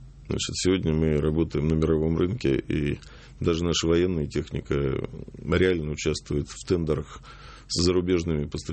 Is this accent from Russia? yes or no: yes; Moscow, Russia; born there; Я родился в Москве, да. Эта информация правильная. То есть мои корни и по отцовской, и по материнской линии – это корни из Карабаха.